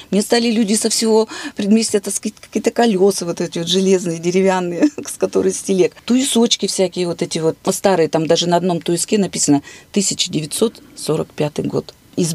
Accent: Irkutsk, Irkutsk Oblast, Russia; родилась в Иркутске, всю жизнь прожила в Иркутске, всю жизнь прожила в родном Рабочем. Это моя малая родина, и я горжусь этой родиной. И училась, и работала все там. Тюрьма рядом, дом рядом с тюрьмой.

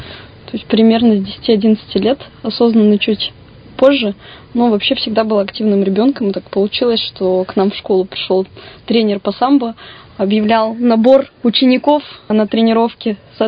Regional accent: Cheremkhovo, Irkutsk Oblast, Russia; Родом из Черемхова.

